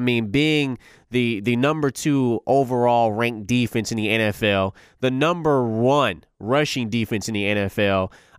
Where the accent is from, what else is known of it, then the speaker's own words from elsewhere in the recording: Detroit, Michigan, United States; But I'm also from D-Town, Detroit. That's where I was born and raised, folks. So, again, I got my hometown team going against a team that I've idolized ever since I was a little kid.